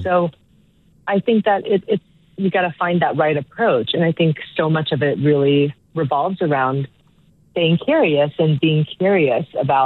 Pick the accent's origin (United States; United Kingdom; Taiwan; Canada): Taiwan; I had a rotary phone when I was very little growing up in Taiwan.